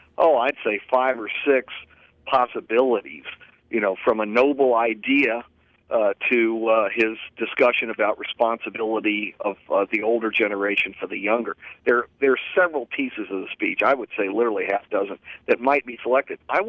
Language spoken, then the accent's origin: English; Virginia, United States; One woman was reminding me of what I saw growing up in Virginia in the 1950s